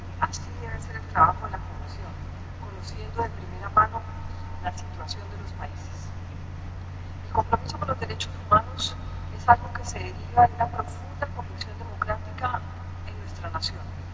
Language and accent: Spanish; Colombia; libertad de expresión es muy importante para Colombia y los colombianos. Los medios de comunicación en mi país han jugado un papel esencial